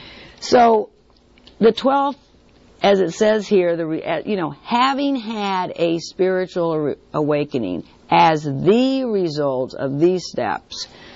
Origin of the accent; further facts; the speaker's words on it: Hollywood, California, United States; I mean, because I grew up in Hollywood land.